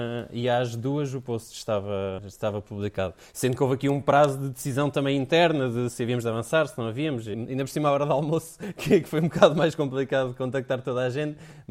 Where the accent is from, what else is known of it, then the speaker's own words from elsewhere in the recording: Coimbra, Centro, Portugal; accent: Coimbra; aqui o meu sotaque de Coimbra